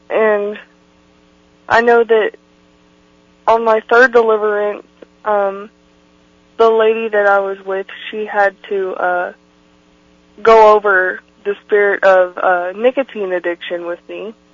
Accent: Bethany, Oklahoma, United States; I was raised in Bethany, Oklahoma. I'm 20 years old currently

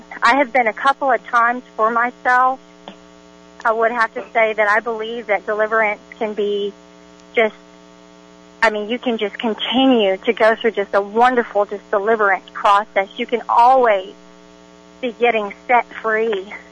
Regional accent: Shawnee, Oklahoma, United States; I'm so excited because I'm from Shawnee, Oklahoma, and we don't have that kind of ministry here.

